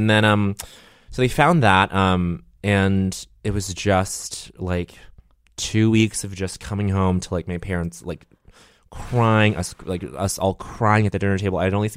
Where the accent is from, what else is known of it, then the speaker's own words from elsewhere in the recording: Denver, Colorado, United States; we grew up in Denver